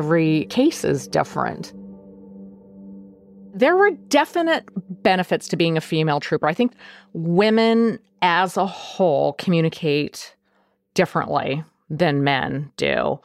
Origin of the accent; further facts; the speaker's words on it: Nome, Alaska, United States; I was born and raised in Alaska. I was born in Nome, Alaska.